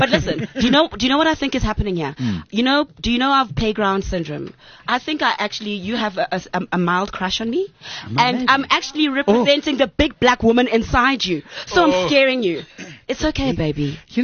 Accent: Grahamstown, Eastern Cape, South Africa; is a girl from Grahamstown. I grew up in Grahamstown.

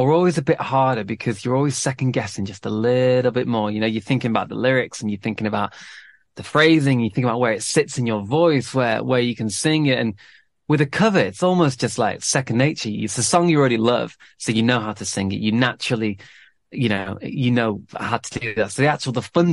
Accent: Manchester, North West England, United Kingdom; growing up in Manchester, I wasn't really, well, I was around musicians

